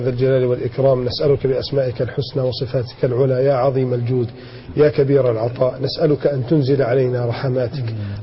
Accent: Egypt; اللهم احفظ بلدنا مصر

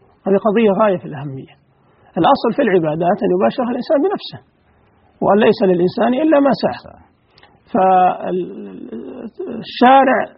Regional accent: Saudi Arabia

